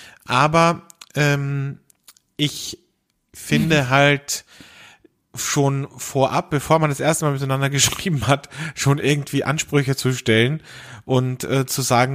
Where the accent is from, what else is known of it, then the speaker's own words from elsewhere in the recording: Austria; wie man bei uns in Österreich sagt